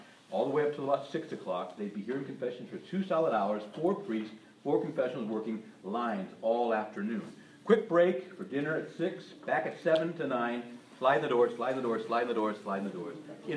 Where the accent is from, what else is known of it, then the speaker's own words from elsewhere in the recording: Chicago, Illinois, United States; some of the Polish churches in Chicago, when I was growing up in Chicago in the early 60s, they had 20,000 members.